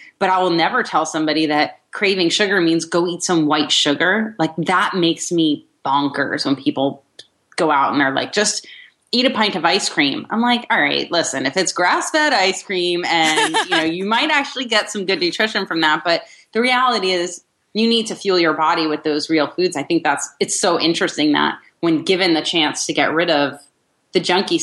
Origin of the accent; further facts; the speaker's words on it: New Jersey, United States; Sorry, I'm from New Jersey. We cut everybody off driving or talking.